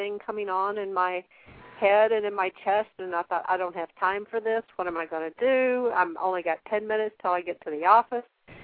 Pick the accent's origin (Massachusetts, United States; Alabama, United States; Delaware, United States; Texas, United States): Alabama, United States; I'm from Alabama.